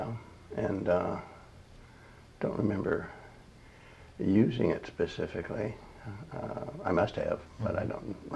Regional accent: Milan, Michigan, United States; I was born in Milan, Michigan, and raised there until through high school. Uh-huh. Then I left Milan, never to return.

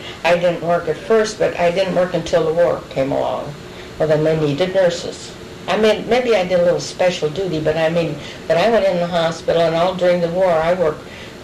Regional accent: Atwater, Ohio, United States; also born or lived in Pennsylvania / Newton Falls, Ohio; Well, we lived in Ohio. I was born in Pennsylvania, but then when I was about 4 years old, we moved to Atwater, Ohio

